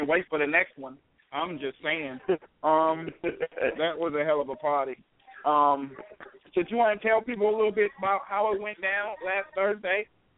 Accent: Twin Cities, Minnesota, United States; Oh, Lord, I hope they like me. They from my hometown. 612201. That's the Twin Cities.

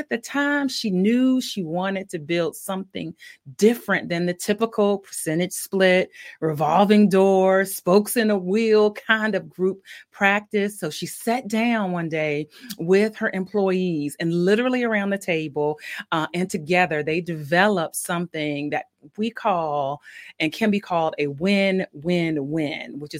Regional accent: Milledgeville, Georgia, United States; born there; I was born in Milledgeville, Georgia.

